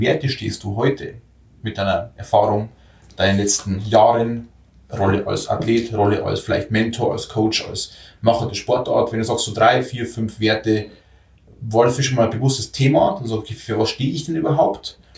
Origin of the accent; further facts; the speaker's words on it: Bavaria, Germany; bei uns in Bayern